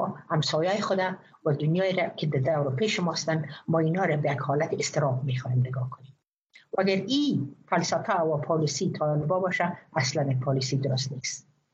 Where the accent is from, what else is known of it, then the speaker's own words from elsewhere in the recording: Afghanistan; من نه یکی از طالبان هستم، من افغان هستم.